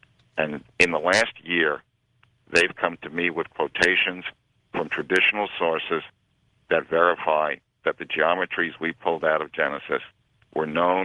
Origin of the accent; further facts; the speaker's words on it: Brooklyn, New York, United States; I grew up in Brooklyn. I went to James Madison High School. I was on the math team.